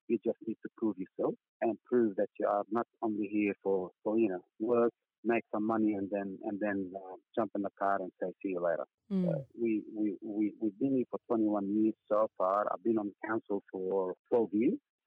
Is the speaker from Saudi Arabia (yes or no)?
no; Lebanon; now in Sydney, Australia; أصل فلسطيني لبناني. أنا قررت من 20 سنة، أكثر من 20 سنة، إني أطلع بريد سيدني وأربي الأولاد في منطقة صغيرة مش بقلب سيدني، إني أحاول إنه أنشئهم في كوميونيتي، سمول كوميونيتي، مثل ما أنا نشأت في لبنان